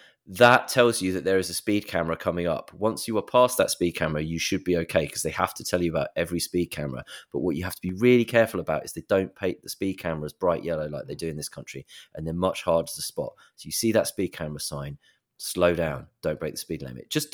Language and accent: English; United Kingdom; I said, but I'm British.